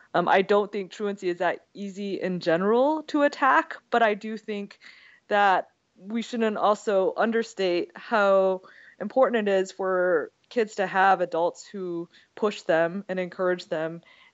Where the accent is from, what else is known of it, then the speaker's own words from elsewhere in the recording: Kalamazoo, Michigan, United States; I grew up in Kalamazoo, which was a wonderful place to grow up.